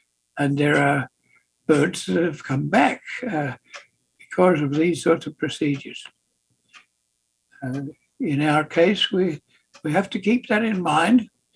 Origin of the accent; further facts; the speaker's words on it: Australia; I'm Australian in background.